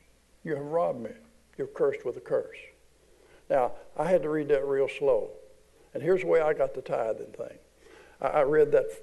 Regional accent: Arkansas, United States; born there; I was born in Arkansas. Hold the applause. I was born in Arkansas.

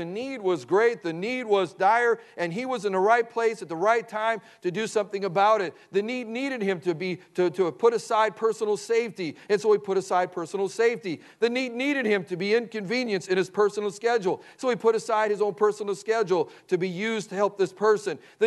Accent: Wisconsin, United States; I grew up in Wisconsin, I went to a public school all my life. I remember it was a small school, a small town, small country town, a farming community.

